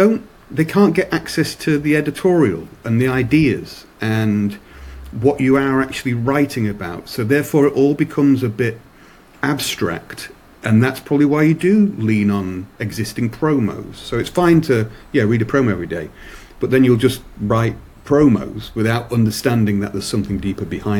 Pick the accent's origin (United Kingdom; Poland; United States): United Kingdom; England; that's because I'm English